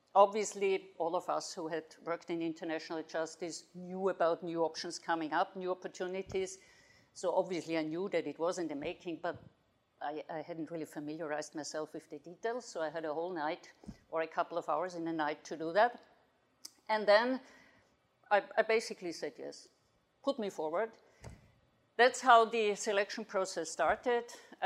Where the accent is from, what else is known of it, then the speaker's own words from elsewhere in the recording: Austria; I am from Austria.